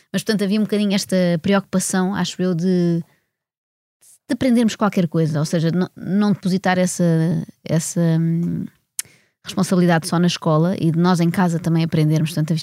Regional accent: Lisbon, Portugal; Eu cresci sobretudo no Restelo, porque a minha avó tinha uma casa no Restelo.

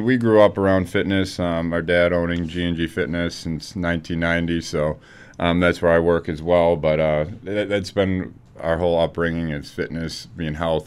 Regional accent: Amherst, United States; Yeah, I mean, growing up, we grew up in Amherst. We were fortunate.

